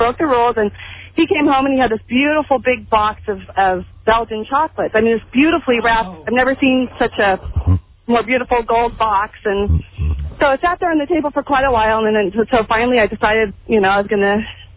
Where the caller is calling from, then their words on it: Sacramento, California, United States; I'm from Sacramento.